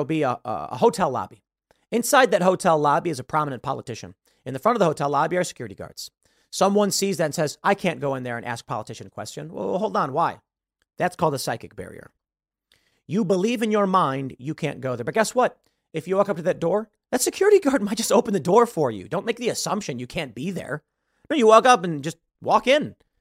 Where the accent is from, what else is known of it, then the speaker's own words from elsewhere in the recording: Chicago, Illinois, United States; I think I understand this because I grew up in Chicago.